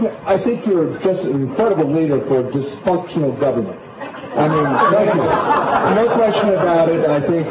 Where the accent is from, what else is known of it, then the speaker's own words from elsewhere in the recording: Texas, United States; And I'm from Texas, but I'm just saying I think that dysfunctional party.